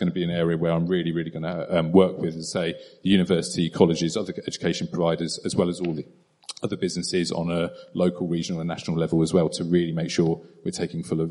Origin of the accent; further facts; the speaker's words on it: East of England, United Kingdom; growing up in Suffolk, I absolutely love it